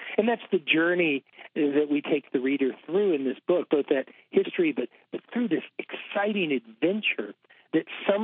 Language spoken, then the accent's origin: English; Georgia, United States; also born or lived in Kansas; I grew up in rural Georgia. I was born in Kansas, but grew up in rural Georgia, truly rural Georgia, in the wilderness.